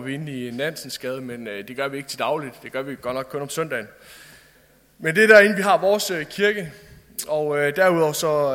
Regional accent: Hvidebæk, West Jutland, Denmark; now in Copenhagen, Denmark; Ellers så er jeg fra Vestjylland, så hvis ikke jeg lyder som en københavner, så er det også bare derfor. Jeg kommer fra Hvidebæk, opvokset i Hvidebæk, og har boet i København cirka 5 års tid.

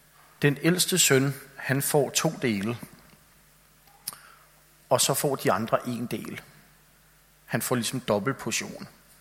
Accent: Copenhagen, Capital Region of Denmark, Denmark; Jeg tror ikke, vi kan forstå som københavner eller byboer, hvad jord betyder.

